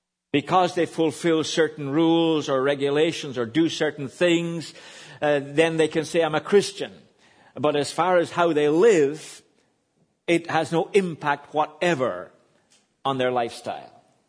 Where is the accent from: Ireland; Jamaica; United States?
Ireland; I grew up in Southern Ireland, as has been mentioned.